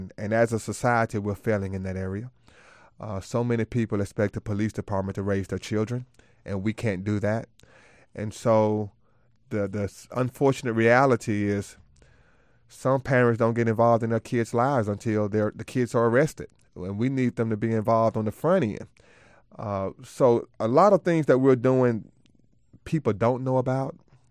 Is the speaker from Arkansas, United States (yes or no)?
no; Birmingham, Alabama, United States; so it's like coming home after growing up in Birmingham.